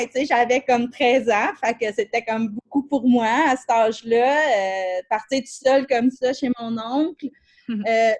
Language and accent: French; Saint-Jérôme, Quebec, Canada; also born or lived in Toronto; je suis originaire des Basses-Laurentides, de Saint-Jérôme, là, proche de Montréal.